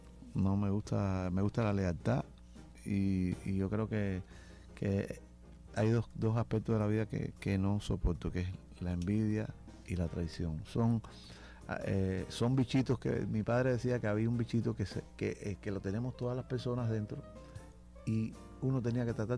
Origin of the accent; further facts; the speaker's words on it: Havana, Cuba; Y yo me siento súper cubano, como le puse a ese disco anterior, y súper habanero también.